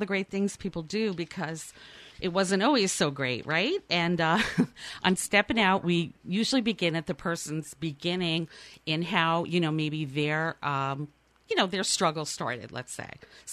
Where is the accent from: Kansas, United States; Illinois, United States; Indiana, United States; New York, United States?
New York, United States; although I am from New York and we do the show from New York.